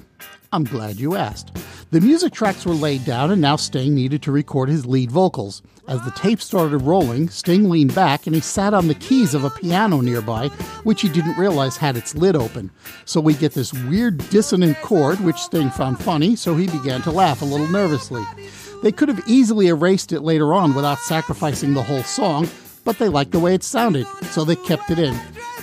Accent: Long Island, New York, United States; I have to say, I grew up on Long Island

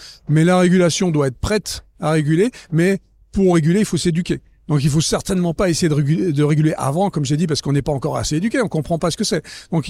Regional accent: France; now in United States; même si j'habite aux États-Unis depuis 30 ans, je suis un Français franchouillard de base

